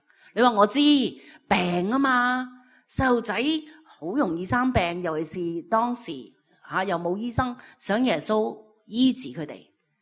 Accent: Guangdong, China; accent: Teochew; 嬲，我哋潮州话就叫做激闪

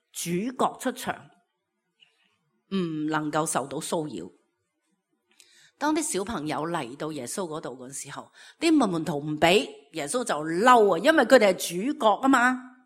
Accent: Guangdong, China; accent: Teochew; 嬲，我哋潮州话就叫做激闪

